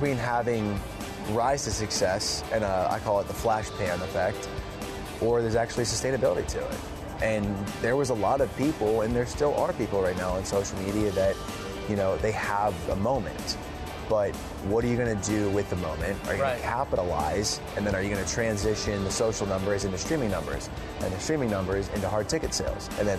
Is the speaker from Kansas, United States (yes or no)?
no; Hershey, Pennsylvania, United States; But I go back to my hometown at the end of my fall tour coming up in Hershey for the Giant Center in front of about 9,000-10,000 people.